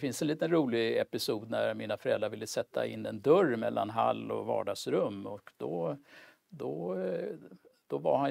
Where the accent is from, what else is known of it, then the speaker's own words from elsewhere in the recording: Stockholm, Stockholm County, Sweden; born there; Jag är född på Kungsholmen i Mariebergs kollektivhus som det hette. Mina föräldrar var akademiker bägge två och det var ett hus som var anpassat just för unga akademiker.